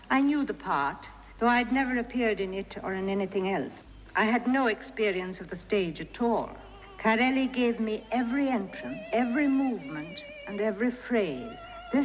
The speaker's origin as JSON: {"language": "English", "country": "Ireland", "said": "being an English girl. And I told him that it was probably because I was Irish."}